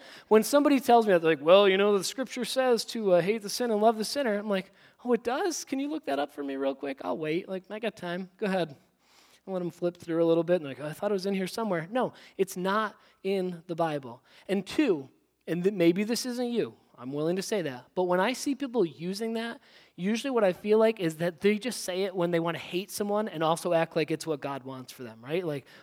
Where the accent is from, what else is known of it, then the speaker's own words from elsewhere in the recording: United States; That passport is the evidence I have that I'm an American and I get to return to San Diego, right?